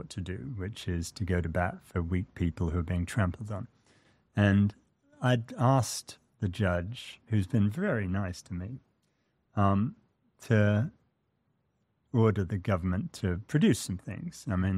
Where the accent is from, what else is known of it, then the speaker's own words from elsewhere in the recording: United States; because as an American, it's my duty to set straight the wrongs that my country's done.